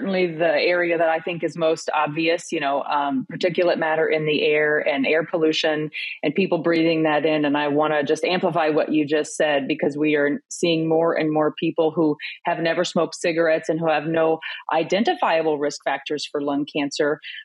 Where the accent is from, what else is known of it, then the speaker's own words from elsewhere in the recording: Louisiana, United States; I grew up in Louisiana, so I'm very familiar with hurricanes